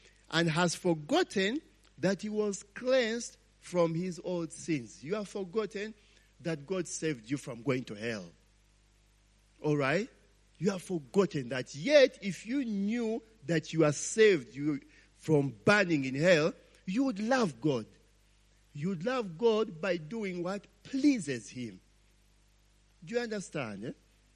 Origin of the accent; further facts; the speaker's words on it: Kampala, Central Region, Uganda; born there; I began to show her that I was born in Kampala.